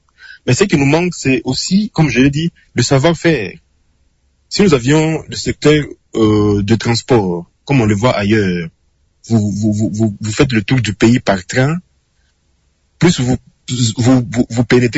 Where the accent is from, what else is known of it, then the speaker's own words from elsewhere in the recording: DR Congo; l'erreur hein, que nous avions commise dans l'ensemble en tant que Congolais